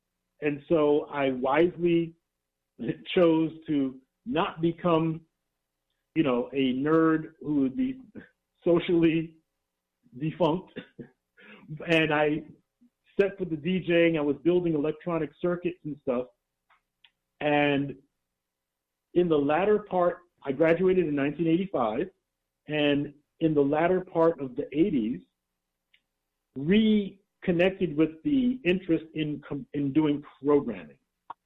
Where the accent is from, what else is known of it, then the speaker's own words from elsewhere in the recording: Brooklyn, New York, United States; So my story really starts back in the late 1970s in Brooklyn. I was born and raised in Bed-Stuy